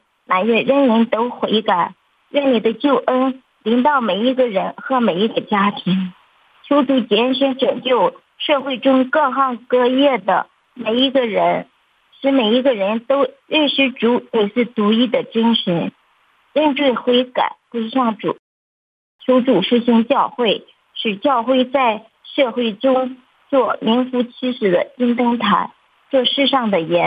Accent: Shanxi, China; 大家好，我是山西的

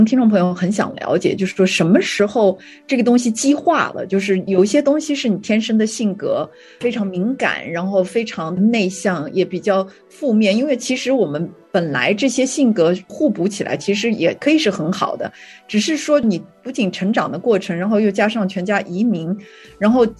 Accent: Fuzhou, Fujian, China; 我们两个是老乡

